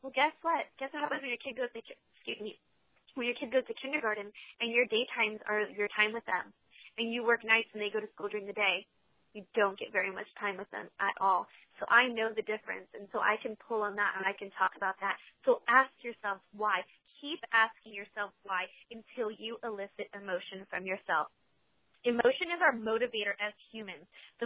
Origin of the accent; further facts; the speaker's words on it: California, United States; and I'm originally from California. We're currently living in Tennessee, but at this time, we were in Alabama.